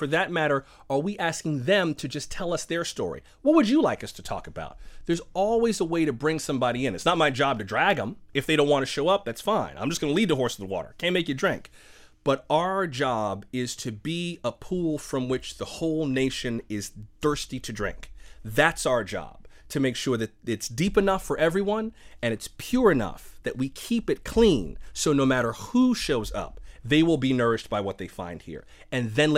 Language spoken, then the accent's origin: English; Florida, United States; Singer Island was closest. I didn't go to the beach that often, but Singer Island I always loved.